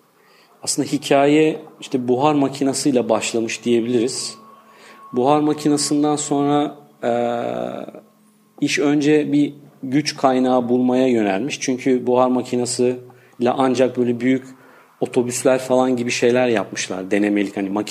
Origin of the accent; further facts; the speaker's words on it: Istanbul, Turkey; also born or lived in Ankara; Ankara doğumluyum. Ama hani küçük yaşta İstanbul'a gelmişim. Bütün eğitim, öğretim hayatım burada geçti.